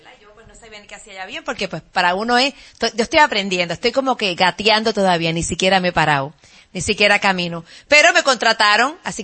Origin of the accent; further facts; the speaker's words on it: Puerto Rico; moved away; hace apenas 4 años que me mudé de Puerto Rico para acá, ¿verdad?